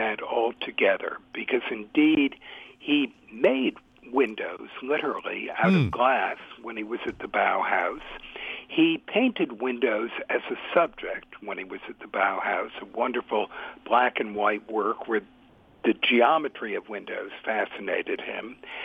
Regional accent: West Hartford, Connecticut, United States; I felt that it was such a relief to be away from my hometown of West Hartford, where I thought people were too focused on clothing and the country club and all those things.

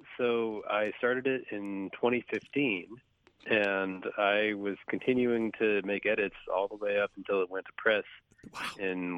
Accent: West Hartford, Connecticut, United States; when I was a young saxophone player growing up in West Hartford, Connecticut

